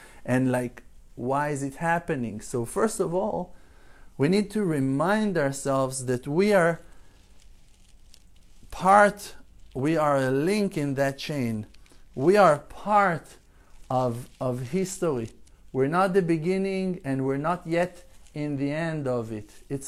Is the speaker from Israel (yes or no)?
yes; Jerusalem, Jerusalem District, Israel; I was born in Jerusalem, and I grew up in a certain neighborhood, and we moved to this apartment, to that apartment.